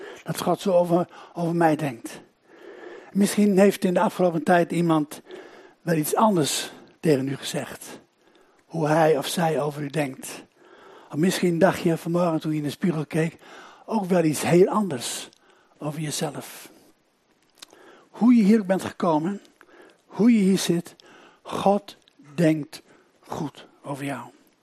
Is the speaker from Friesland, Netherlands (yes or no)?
yes; Friesland, Netherlands; Ik ben een Fries en heb je water nodig. We hebben veel water in Friesland.